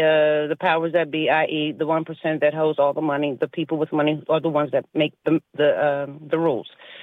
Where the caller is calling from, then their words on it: Washington, District of Columbia, United States; I'm calling from D.C.